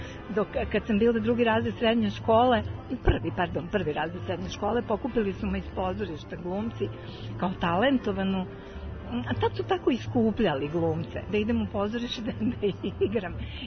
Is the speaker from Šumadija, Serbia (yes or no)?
yes; Vrbeta, Šumadija, Serbia; rođena sam u Šumadiji u jednom selu, zove se Vrbeta. To je gružansko selo, išla sam u školu u Gružu, u Guberevac i tako.